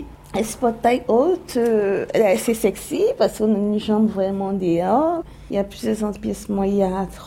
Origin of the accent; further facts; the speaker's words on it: Côte d’Ivoire; Je suis ivoirienne, j'ai grandi en Côte d'Ivoire et j'ai toujours vécu ici.